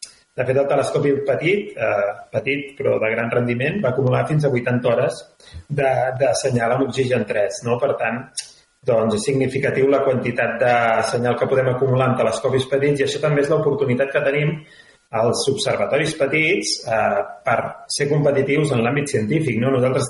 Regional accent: Vilassar de Mar, Catalonia, Spain; now in Prades, Spain; com a persona que vivia a la zona de Barcelona, no? Jo soc fill del Maresme, i amb la Georgina vam deixar-ho tot de Vilassar de Mar doncs, per emprendre a l'aventura del Parc Astronòmic de Prades, i ja farà gaire, aviat farà 10 anys.

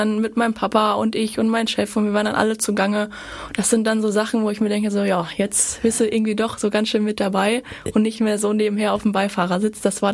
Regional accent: Wickede, North Rhine-Westphalia, Germany; Ja, also ich komme aus Wickede, in der Nähe von Werl, das kennen glaube ich die meisten, oder auch im Kreis Soest. Kleines, etwas größeres Örtchen, sag ich mal.

